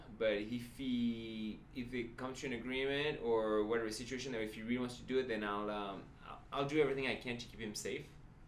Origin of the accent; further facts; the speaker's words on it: Chamonix, Auvergne-Rhône-Alpes, France; I grew up near Chamonix where, you know, on average, one person dies every 3 days. So you grew up in this environment that's super dangerous.